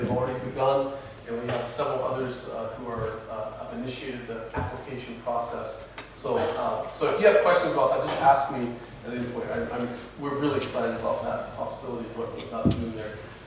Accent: Kansas, United States; I grew up on a ranch and farm, a wheat country, actually, in western Kansas, all wheat.

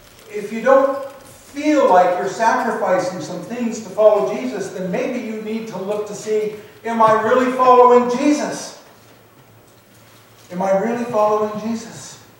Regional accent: Oregon, United States; I grew up in Western Oregon, in the Willamette Valley, where fishing is great, and you're 45 minutes from the ocean

